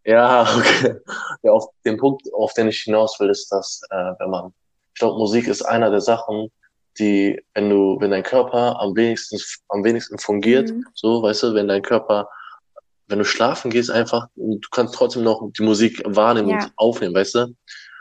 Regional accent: Germany; born there; also meine Großeltern sind in der Türkei geboren und ich bin auch in Deutschland geboren, aber halt türkische Wurzeln.

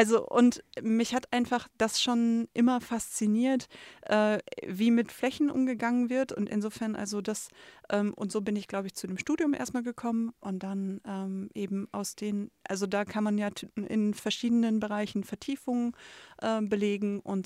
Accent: Duisburg, North Rhine-Westphalia, Germany; ich bin in Duisburg groß geworden und zwar ziemlich nah beim Landschaftspark Nord.

